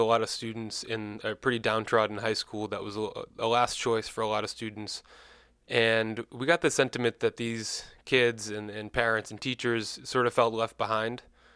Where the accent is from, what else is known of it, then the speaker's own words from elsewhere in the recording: Massachusetts, United States; I'm from Massachusetts, industrial city just outside of Boston, Massachusetts. I definitely come from a middle-class family, two working parents, and I grew up in a city